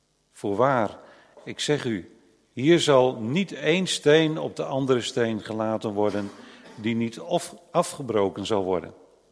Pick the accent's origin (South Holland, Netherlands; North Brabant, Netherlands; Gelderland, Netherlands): Gelderland, Netherlands; Nunspeet; also born or lived in Burgum, Netherlands; We komen uit Nunspeet.